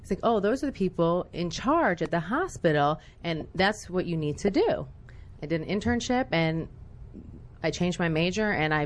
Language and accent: English; Skokie, Illinois, United States; It was really interesting growing up in Skokie, Illinois. It was a predominantly Jewish area, and I am a biracial product of my fathe